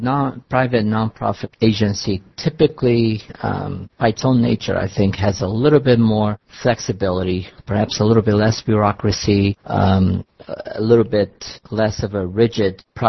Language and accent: English; Portugal; school for the blind in Portugal for the first 5 years. Then I went to my regular school, local school in my hometown.